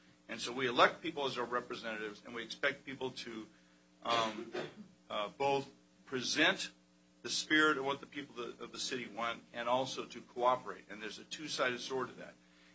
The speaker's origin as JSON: {"language": "English", "town": "Black Diamond", "region": "Washington", "country": "United States", "said": "I'm from Black Diamond."}